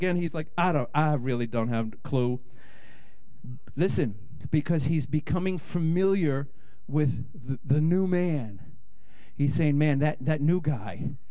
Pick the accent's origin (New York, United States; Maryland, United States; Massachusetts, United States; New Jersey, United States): New York, United States; Bronx; now in Connecticut, United States; So, I grew up in the Bronx. I grew up as, yeah, woohoo!